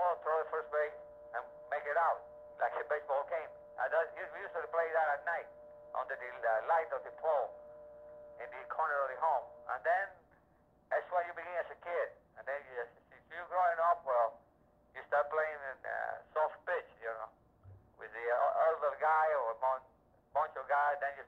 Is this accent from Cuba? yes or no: yes; Havana, Cuba; I'm born and raised in Cuba.